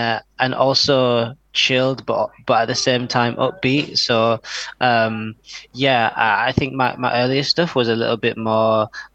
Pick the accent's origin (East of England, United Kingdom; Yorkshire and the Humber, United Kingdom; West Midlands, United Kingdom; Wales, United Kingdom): Yorkshire and the Humber, United Kingdom; Bradford; now in London, United Kingdom; So I am from Bradford, Yorkshire.